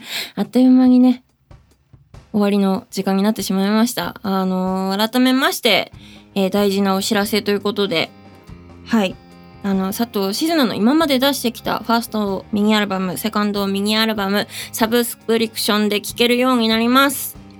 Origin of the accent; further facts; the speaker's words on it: Hirosaki, Aomori, Japan; ライブは8月31日に地元青森県は弘前の